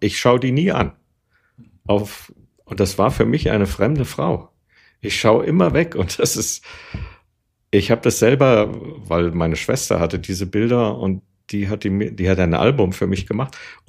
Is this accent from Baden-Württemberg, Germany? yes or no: no; Berlin, Germany; Ich bin im sozialen Wohnungsbau aufgewachsen. Ich bin ja 1958 im Oktober geboren und in den 60er Jahren dann in Berlin aufgewachsen.